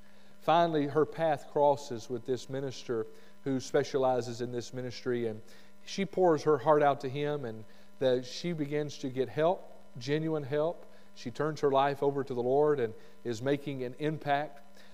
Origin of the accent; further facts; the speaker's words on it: Alabama, United States; I'm from Alabama, in case you forgot.